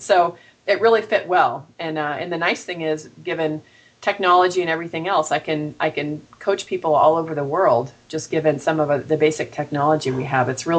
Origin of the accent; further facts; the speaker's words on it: Marin County, California, United States; I grew up in Marin County, California. Anybody who's familiar with the area knows that we are woo-woo people over there, right?